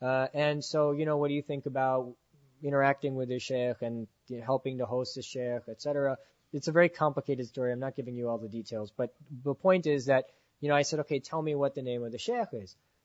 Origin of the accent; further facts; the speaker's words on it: United States; I came from America, and I'm a pre-med student